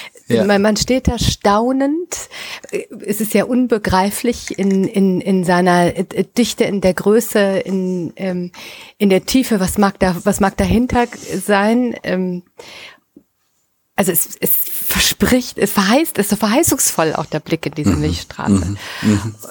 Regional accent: Düsseldorf, North Rhine-Westphalia, Germany; Ich bin ja auch Düsseldorferin

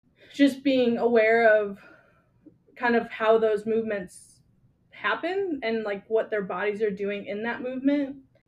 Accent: Chicago, Illinois, United States; Yeah, so I am originally from Chicago

